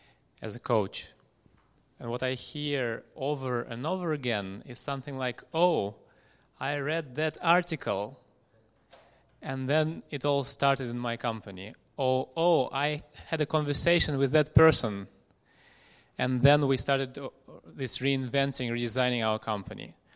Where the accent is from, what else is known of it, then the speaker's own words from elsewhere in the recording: Russia; I'm from Russia, and I'm very happy in the last 10 years